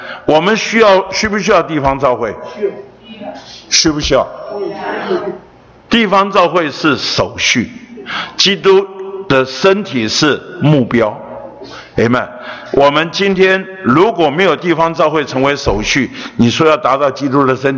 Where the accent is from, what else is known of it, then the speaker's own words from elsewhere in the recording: Beitou, Taipei, Taiwan; 我说是，还在北投。因为我出生在北投，长大在北投，老了还在北投